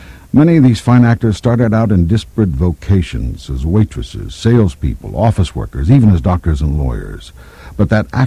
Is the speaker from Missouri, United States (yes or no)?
no; Kansas City, Kansas, United States; I learned to love language at an early age as I grew up in Kansas City, Kansas, and more so when I started my acting career in Chicago.